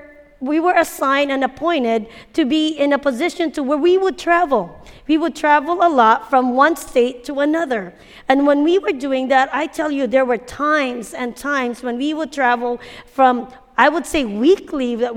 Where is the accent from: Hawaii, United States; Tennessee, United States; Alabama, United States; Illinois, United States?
Hawaii, United States; growing up in Hawaii, having grown here